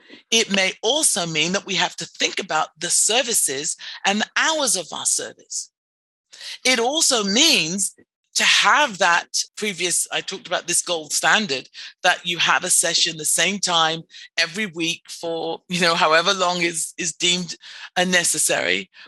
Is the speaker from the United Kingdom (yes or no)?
yes; England, United Kingdom; You know, my mother, I'm from England. People should be able to tell by my accent.